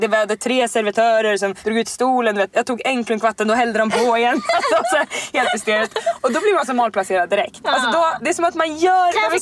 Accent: Stockholm, Stockholm County, Sweden; accent: Stockholm; även min dialekt också. Stockholms dialekt.

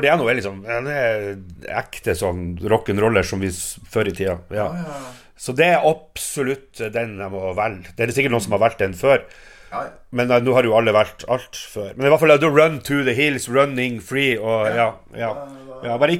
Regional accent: Ørnes, Nordland, Norway; now in Germany; For i Bodø, vi vokste opp på Ørnes, men Bodø, det var, heavy metal var jo ikke noe hipp der.

